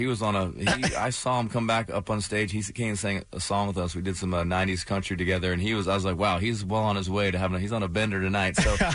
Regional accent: Arizona, United States; I'm from Arizona. You know, we didn't have any oceanfront property where I grew up. So We had a lot of mountains

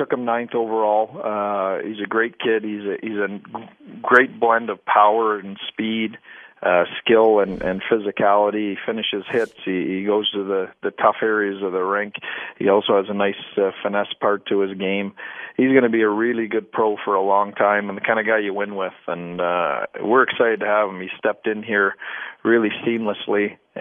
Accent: Canada; I grew up in Canada.

